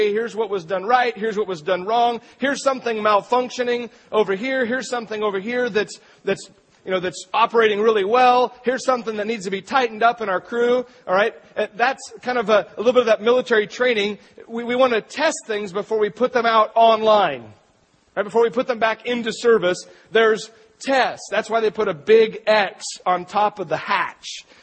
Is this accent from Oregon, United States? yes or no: yes; Astoria, Oregon, United States; they went to Astoria, Oregon, my hometown, and they spent all day logging.